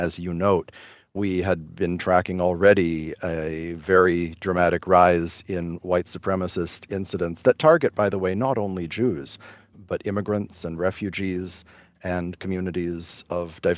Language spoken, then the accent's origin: English; Vienna, Austria; I grew up in Europe in relation to my father's work with the remnants of Eastern European Jewish community. And going to synagogue in Vienna, Austria, we were very used to there being armed guards at the synagogue doors.